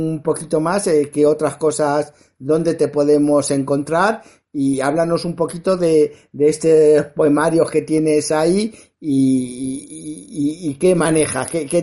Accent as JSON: {"language": "Spanish", "town": "Madrid", "region": "Community of Madrid", "country": "Spain", "said": "a pesar de ser madrileño, soy de origen extremeño por las dos partes"}